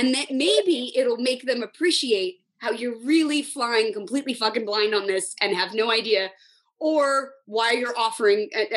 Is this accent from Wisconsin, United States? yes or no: no; California, United States; That's I'm a white from Orange County.